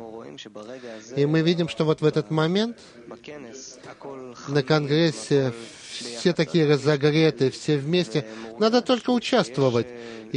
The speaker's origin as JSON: {"language": "Russian", "country": "Australia", "said": "из Австралии."}